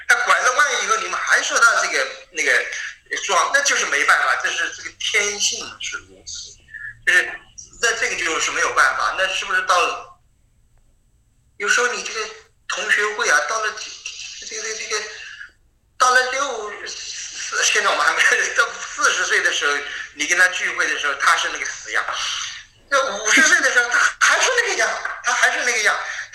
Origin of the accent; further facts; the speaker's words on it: Shanghai, China; 我们上海人就是，这其实我心想，我小时候为什么要这样子呢？